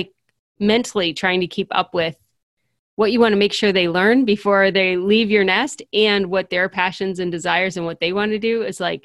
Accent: Ohio, United States; I grew up in the Akron-Cleveland area. Northern part of the state. I've lived everywhere in Ohio, but always in Ohio.

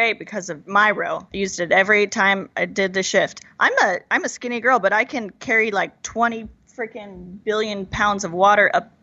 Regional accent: Park City, Utah, United States; moved away as an adult; now in California, United States; I'm from Park City, Utah. I grew up as a dancer, and I moved to California right after I graduated high school. I lived in Orange County for a year

